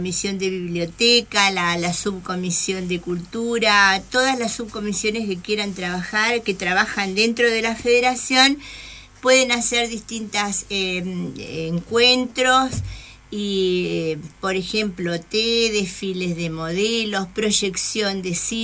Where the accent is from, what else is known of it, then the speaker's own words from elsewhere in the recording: Rosario del Tala, Entre Ríos, Argentina; Yo soy de Rosario del Tala, ajá, originaria de Rosario del Tala. O sea que viajo continuamente, estoy 3 días acá en Paraná y bueno, el resto de la semana estoy en Rosario del Tala.